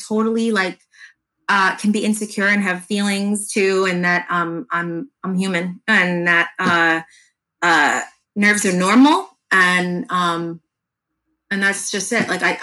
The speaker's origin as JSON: {"language": "English", "town": "Fair Lawn", "region": "New Jersey", "country": "United States", "tie": "born or raised there", "said": "Okay, so my hometown, Fairlawn, New Jersey"}